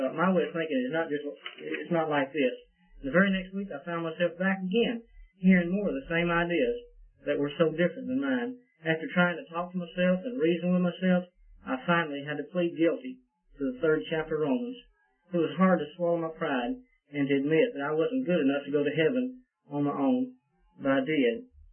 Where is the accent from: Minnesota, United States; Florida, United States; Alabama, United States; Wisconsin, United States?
Alabama, United States; I grew up in North Alabama in a non-Christian home